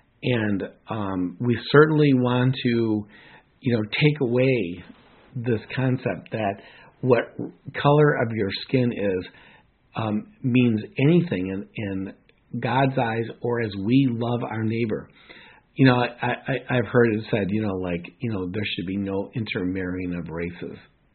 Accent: United States; I grew up in America where race has, you know, been an issue.

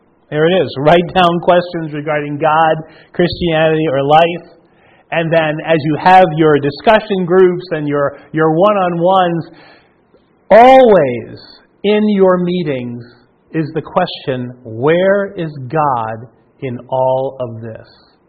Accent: Long Island, New York, United States; moved away as an adult; now in Denver, United States; the young people that I grew up with in on Long Island

